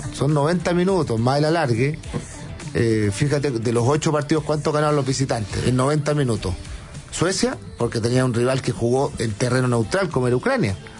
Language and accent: Spanish; Bosnia & Herzegovina; Yo no le deseo mal a nadie, pero Italia lo va a pasar mal en mi país. No es fácil ir a jugar a Bosnia.